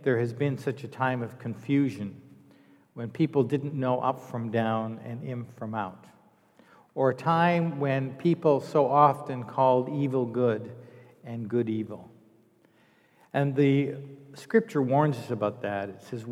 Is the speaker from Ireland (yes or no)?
no; Canada; I was horrified as a Canadian at how little grace or mercy they spoke with.